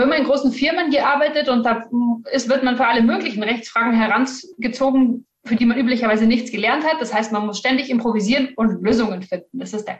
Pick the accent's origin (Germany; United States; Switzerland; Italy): Germany; Bavaria; Ein bisschen südlich von München wohne ich. Eigentlich komme ich aus dem Norden von München